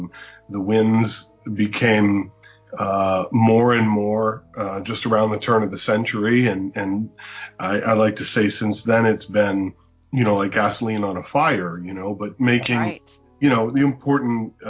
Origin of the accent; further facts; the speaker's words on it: Erie, Pennsylvania, United States; moved away as an adult; I started my senior year in high school, 1987, selling my artwork professionally back in my hometown of Erie, Pennsylvania.